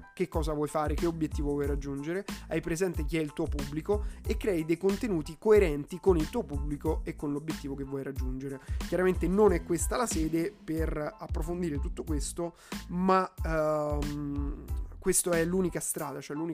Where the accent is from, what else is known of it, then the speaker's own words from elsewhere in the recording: Rome, Lazio, Italy; lo so ragazzi, da romano a me esce social